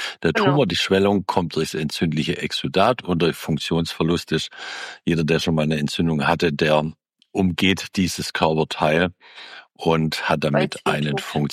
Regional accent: Baden-Württemberg, Germany; Nicht mal ich als Schwabe sage Ischämie.

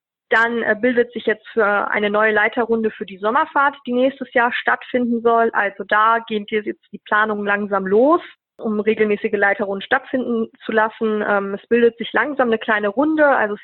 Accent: Dortmund, North Rhine-Westphalia, Germany; Also ich bin 24 Jahre alt. Ich komme aus Dortmund, also bin im Ruhrgebiet aufgewachsen

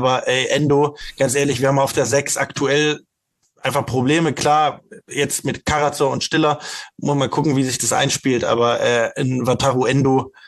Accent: Stuttgart, Baden-Württemberg, Germany; als Stuttgarter bin ich, was Pokalfinals angeht, ja auch gebeutelt

